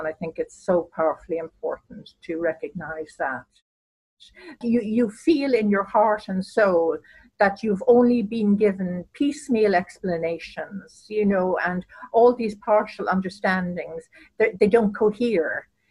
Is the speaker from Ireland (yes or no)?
yes; Ireland; That being Irish, I think the Irish have a certain reticence and they hold back.